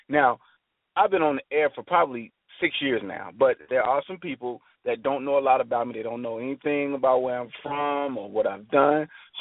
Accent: Chicago, Illinois, United States; I grew up in Chicago, Illinois. I was the oldest of three brothers.

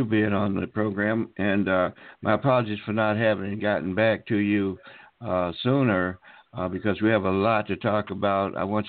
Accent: Tuskegee, Alabama, United States; I grew up in Tuskegee, Alabama.

